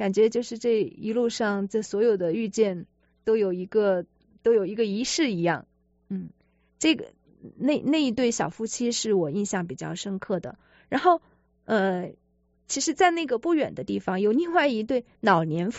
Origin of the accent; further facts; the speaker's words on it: China; 因为我们作为中国人去到那里，大家都看着都觉得很稀奇的，那边中国人去的很少